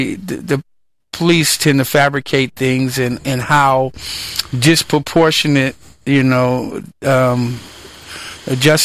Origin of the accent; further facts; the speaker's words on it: East Palo Alto, California, United States; I was raised in East Palo Alto, basically living on my parents' property on Green Street.